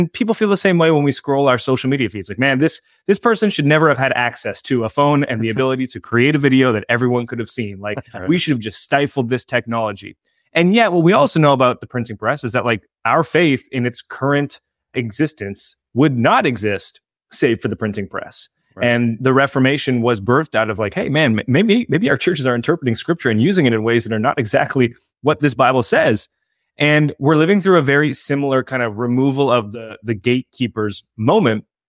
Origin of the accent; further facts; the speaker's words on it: Canada; I'm Canadian. I live in Niagara-on-the-Lake, which is about an hour south of Toronto, real close to the American border.